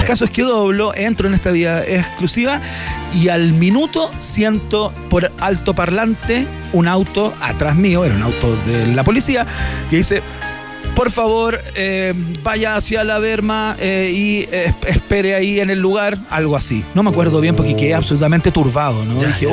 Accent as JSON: {"language": "Spanish", "country": "Chile", "said": "como somos chilenos, cuando vamos al cajero a sacar plata"}